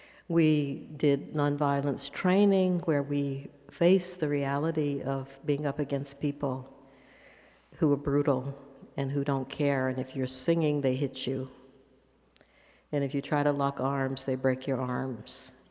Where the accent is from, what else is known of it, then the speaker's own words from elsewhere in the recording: the South, United States; It was so hot. I don't like so much heat. I'm from the South, and I had enough of it.